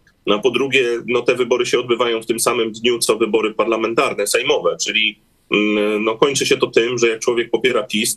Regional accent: Gdynia, Pomeranian Voivodeship, Poland; Ja na przykład jestem z Gdyni.

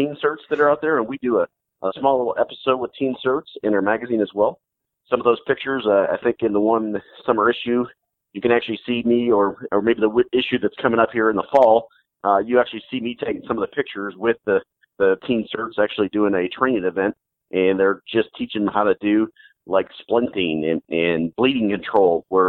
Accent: Missouri, United States; because, you know, we're from Missouri and things like that.

